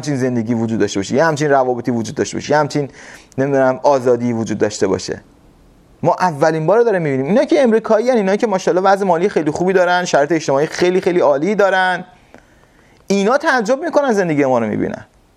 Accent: Qom, Iran; ما توی خونمون یه کولر نداشتیم توی قم، یعنی یه لباس درسته من نداشتم، یه کفش نداشتم برم مدرسه

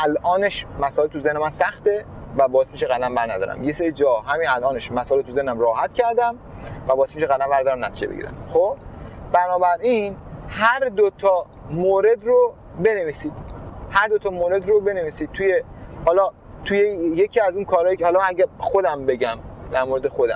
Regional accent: Qom, Iran; moved away as an adult; now in Bandar Abbas, Iran; چون موقعی که از قم مهاجرت کردم به بندر عباس، خب یعنی من 20 سالم بود که رفتم بندر عباس

